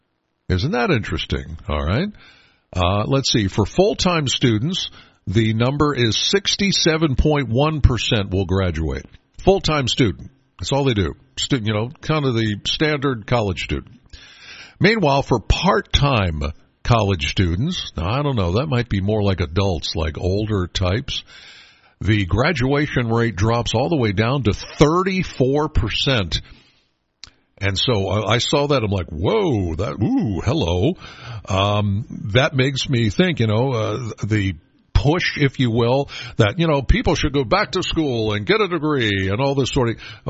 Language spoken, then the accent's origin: English; Penns Valley, Pennsylvania, United States; I've mentioned a million times, I'm from Penns Valley.